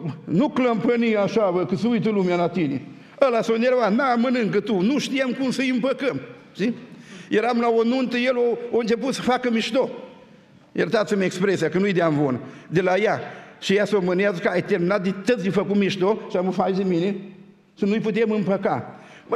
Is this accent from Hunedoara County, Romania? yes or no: yes; Hunedoara, Hunedoara County, Romania; eu sunt din Hunedoara, din județul Hunedoara